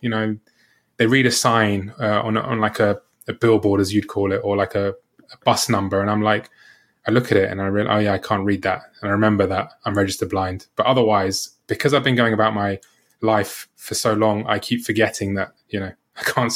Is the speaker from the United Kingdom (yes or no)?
yes; London, United Kingdom; I am from London, England, born and raised.